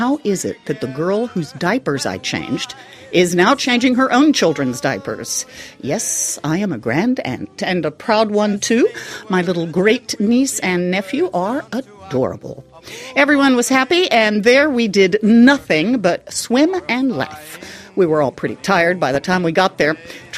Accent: Texas, United States; also born or lived in California; I'm from Texas and California, so every time we go to the U.S., we always start in California and wend our way west to Texas

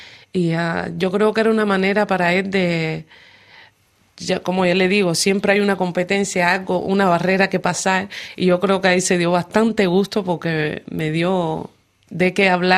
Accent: Cuba; Bueno, de niña la música en Cuba es la música live

